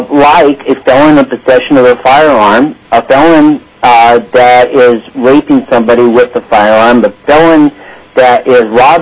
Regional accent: Palmer, Alaska, United States; I'm from Palmer, and I'm speaking for myself.

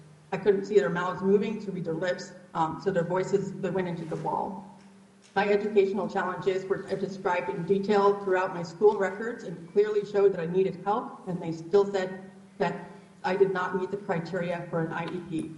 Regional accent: Alaska, United States; I was born in Alaska and raised in the Matanuska Valley

